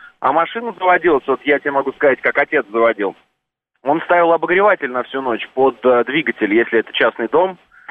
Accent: Orenburg Oblast, Russia; я же из Оренбургской области.

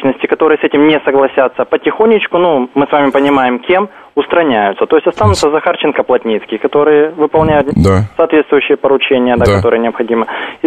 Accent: Odesa, Odesa Oblast, Ukraine; Нет, я не из Киева, я из Одессы.

